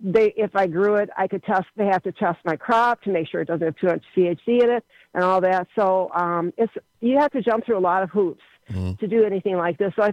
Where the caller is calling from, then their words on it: Dunn, Wisconsin, United States; The town of Dunn.